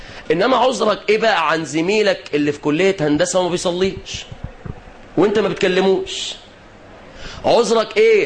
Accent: Egypt; طبعا ده لو عندنا في مصر هنا كانت الوضع هيختلف

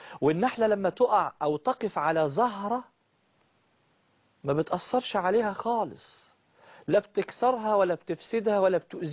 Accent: Egypt; احنا كمسلمين او كمصريين

